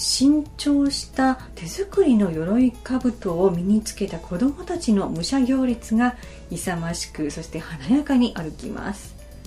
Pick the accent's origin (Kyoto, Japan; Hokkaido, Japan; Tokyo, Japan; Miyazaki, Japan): Kyoto, Japan; 光明寺さん、黒谷さんと私たち地元では呼ぶんですけども、こちらも一部見頃を迎えてきています。京都はきっとね、この週末また来週頃が一番の見頃になりそうですね。